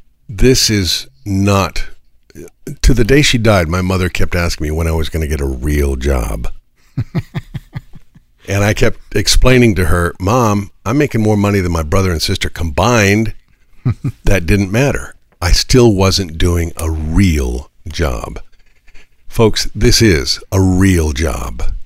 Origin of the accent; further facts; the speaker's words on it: Fort Worth, Texas, United States; now in Austin, United States; See, I grew up in Fort Worth, Texas. So, you know, coming back to Texas was always something I kind of hoped would happen.